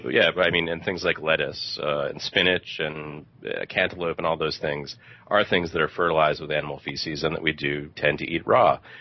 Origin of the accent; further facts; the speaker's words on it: Boston, Massachusetts, United States; while I'm from the Boston area, and so I was situated there, I was also in elementary school at that time